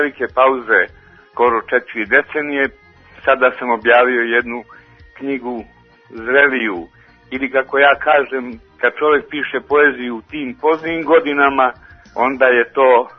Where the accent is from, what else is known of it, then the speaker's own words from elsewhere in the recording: Montenegro; born there; also born or lived in Belgrade; Tu raspolućenost moju između Beograda i Crne Gore, gde sam se rodio